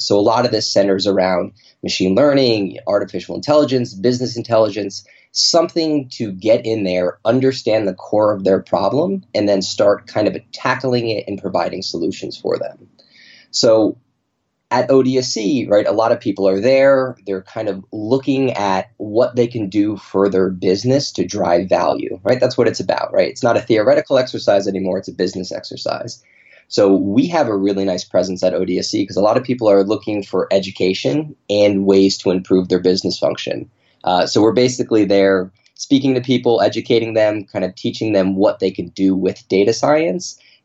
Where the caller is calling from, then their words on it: Boston, Massachusetts, United States; So I am in Boston.